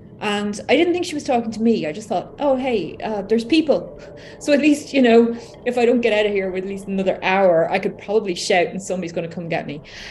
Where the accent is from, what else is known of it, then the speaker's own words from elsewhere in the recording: Ireland; I'm from Ireland. I am 45.